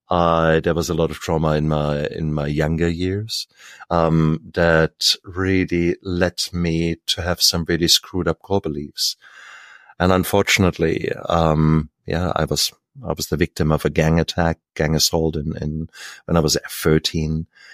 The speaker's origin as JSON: {"language": "English", "country": "Germany", "said": "Yes, I come from Germany. Beautiful, beautiful place. Should you ever wish to go, I studied in Heidelberg. But in 1989, when I came out of university, the wall had just come down."}